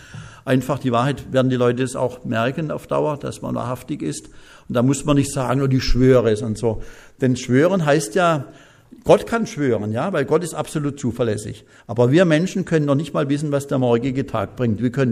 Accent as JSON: {"language": "German", "region": "West Germany", "country": "Germany", "said": "Ich bin auch ein Wessi, ich darf das sagen."}